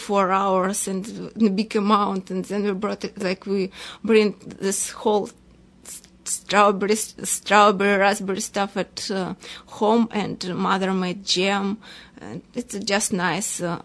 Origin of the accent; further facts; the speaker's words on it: Minsk, Belarus; I'm from Belarus. I was born in the capital of Belarus, Minsk, and it's a big city. It's almost 3 million people, almost big as Toronto, but it's a very compact city.